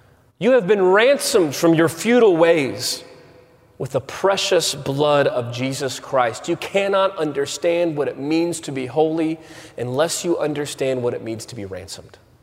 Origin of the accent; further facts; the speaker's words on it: Waco, Texas, United States; I grew up in Waco, Texas. All right, so any Bears? I wasn't a Bear, but that's where I grew up. I grew up my entire childhood.